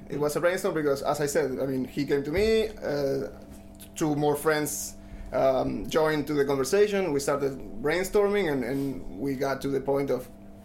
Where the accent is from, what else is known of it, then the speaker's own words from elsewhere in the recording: Argentina; English is a second language; now in Denmark; And … and me are from Argentina.